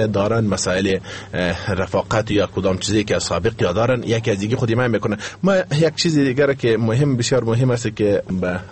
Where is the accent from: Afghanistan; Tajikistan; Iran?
Afghanistan; ما یک افغان هستیم